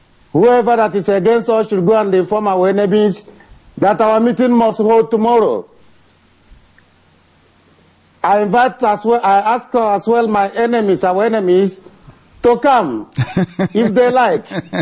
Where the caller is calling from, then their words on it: Israel; I'm calling from Israel. I am the coordinator of Biafran in Israel.